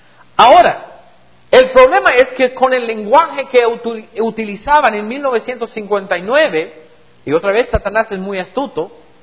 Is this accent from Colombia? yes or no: no; United States; está llegando al punto en mi país, en los Estados Unidos